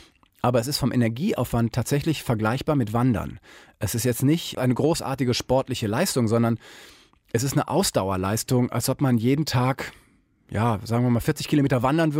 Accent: Kiel, Schleswig-Holstein, Germany; Also ich komme ja aus Kiel, war also auf der Förde viel unterwegs

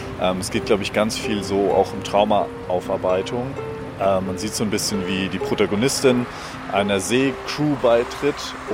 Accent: Bamberg, Bavaria, Germany; ich komme eigentlich aus Bamberg, bin hier in Ingolstadt zu Besuch.

